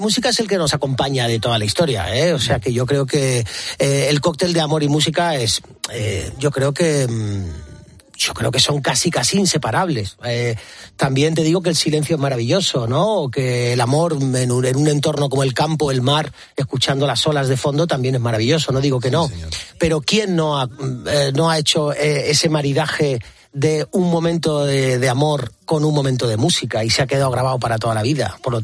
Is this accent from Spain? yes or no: yes; Andalusia, Spain; now in Madrid, Spain; Yo soy un malagueño adoptado por Madrid. Ahora ya contando años, llevo más años viviendo en esta ciudad que años tenía cuando me fui de la mía. Aunque sí que es verdad que tengo mi casita en mi tierra malagueña